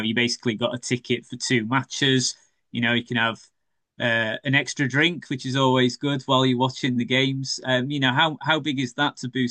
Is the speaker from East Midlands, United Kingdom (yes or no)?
yes; Chesterfield, East Midlands, United Kingdom; Obviously, I'm massively biased because I'm from Chesterfield